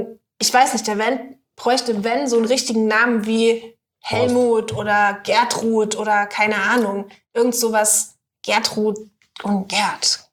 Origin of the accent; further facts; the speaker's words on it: Saarland, Germany; Also Hustengutzje, das ist auf Saarländisch. Ich komme ja aus dem Saarland ursprünglich mal.